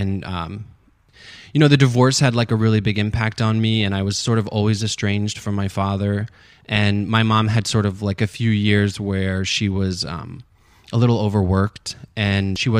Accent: New York, United States; also born or lived in New Orleans; But I sort of identify as like the upstate New York thing is where I was like raised.

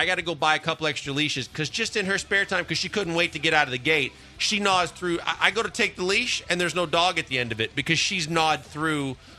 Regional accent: Wisconsin, United States; I'm from Wisconsin, so does Green Bay.

